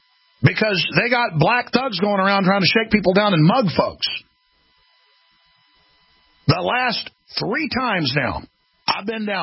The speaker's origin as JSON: {"language": "English", "town": "Dallas", "region": "Texas", "country": "United States", "tie": "born or raised there", "said": "I've been in savage Conan the Barbarian fights growing up in Dallas, Texas, ladies and gentlemen"}